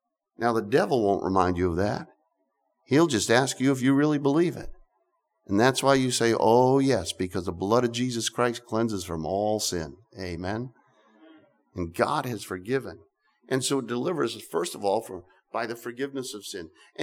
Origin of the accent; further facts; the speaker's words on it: United States; I'm an American. I was brought up in an American country, United States, and I speak English, right?